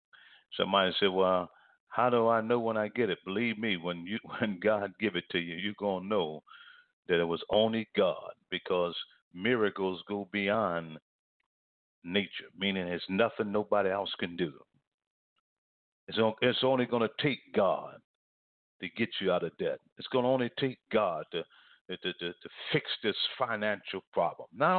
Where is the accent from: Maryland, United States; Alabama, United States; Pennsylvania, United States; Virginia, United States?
Pennsylvania, United States; Philadelphia; I never forget, in the city of Philadelphia, Pennsylvania, I was living there. That's my hometown.